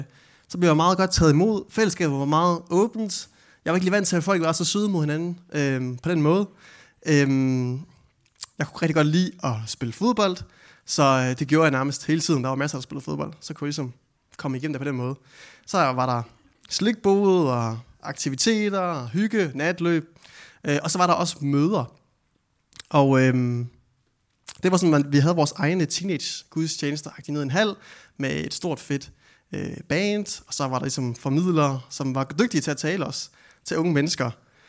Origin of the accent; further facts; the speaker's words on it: Region of Southern Denmark, Denmark; Men jeg er egentlig ikke herfra oprindeligt. Jeg er opvokset uden for Vejle i Jylland.